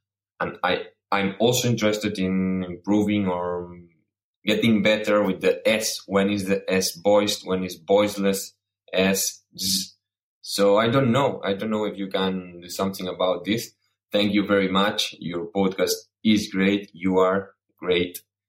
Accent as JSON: {"language": "English", "town": "Barcelona", "region": "Catalonia", "country": "Spain", "second_language": "English", "said": "from Barcelona again."}